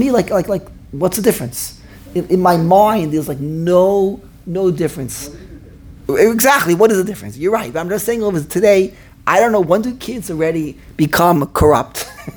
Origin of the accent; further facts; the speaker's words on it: New York City, New York, United States; I came from the Lower East Side. I'll tell you, this always made an impression upon me. I always think back on this. When I was in Lower East Side. Lower East Side, I went to MTJ through fifth grade.